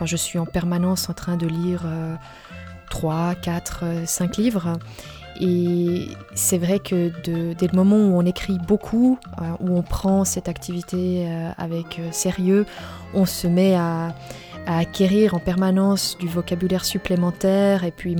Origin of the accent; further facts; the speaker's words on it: Vaud, Switzerland; j'ai 38 ans, j'ai grandi dans le Gros de Vaud et aujourd'hui j'habite entre Sainte-Croix et Genève.